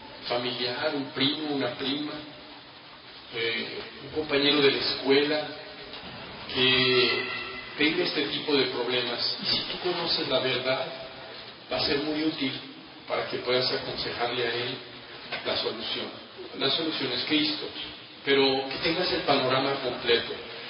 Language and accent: Spanish; Mexico City, Mexico; born there; Nací en la Ciudad de México en el año 56. Nadie es perfecto, entonces. Y fui criado en una familia católica